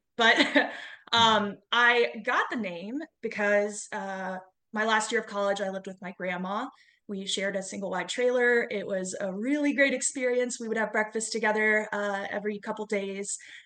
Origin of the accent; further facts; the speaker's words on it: Asheville, North Carolina, United States; Yeah, I was born and raised in Asheville.